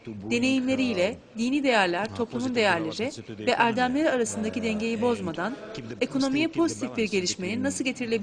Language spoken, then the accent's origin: Turkish; Russia; now in Netherlands; Hollanda'da yaşıyorum. Aslen Rusum. Hollanda ile Rusya Moskova arasında iş için gidip geliyorum.